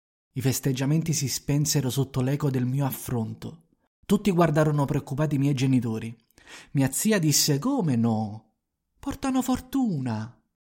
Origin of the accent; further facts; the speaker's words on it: Naples, Campania, Italy; abitando lontano dalla mia città, come potete sentire, ho perso completamente il mio accento, e un po' per il mio spessore internazionale. Ma a me piace ricordarlo. Sono un figlio orgoglioso di Napoli, forgiato in provincia e ora fiero ambasciatore partenopeo a Milano